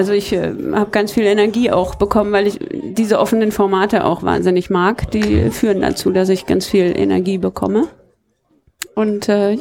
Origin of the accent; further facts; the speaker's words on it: Berlin, Germany; Ich bin aus Berlin.